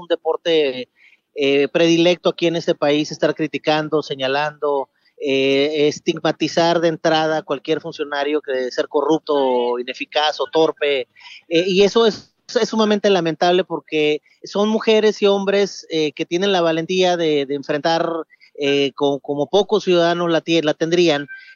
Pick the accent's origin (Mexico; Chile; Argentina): Mexico; para dimensionar dónde estamos parados como mexicanos.